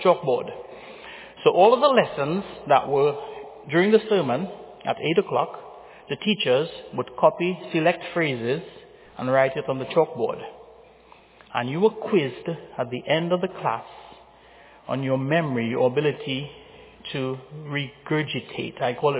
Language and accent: English; Trinidad & Tobago; I am from Trinidad in the West Indies, and I used to go to Sunday school in the early 60s.